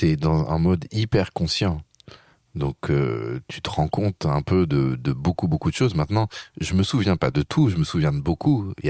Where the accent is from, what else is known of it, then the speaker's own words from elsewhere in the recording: France; moi, je suis un Français